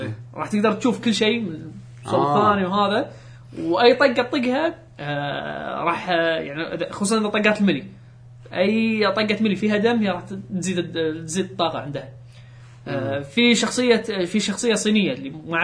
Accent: Kuwait; قلت لهم ترى احنا من الكويت كذي كذي كذي

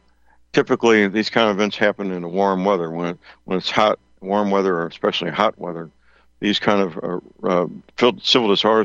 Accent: St. Louis, Missouri, United States; I mean, obviously, my hometown, St. Louis, Chicago, New York, Los Angeles, possibly Indianapolis, other blue cities.

